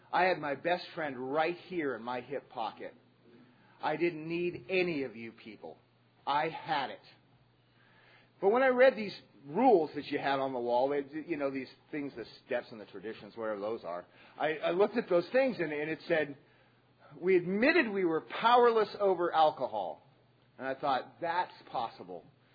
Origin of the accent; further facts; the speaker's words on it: California, United States; also born or lived in Pueblo, Colorado; we grew up in Pueblo, Colorado. We moved to San Francisco, California, or to the Bay Area, just north of there in Marin County. And I lived there for most of my life, until I was probably in my 30s.